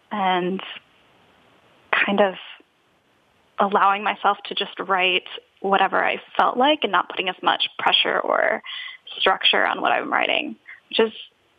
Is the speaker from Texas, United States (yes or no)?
yes; Texas, United States; moved away; I have been living out of the state that I grew up in. So I've been living in Florida. And I grew up in Texas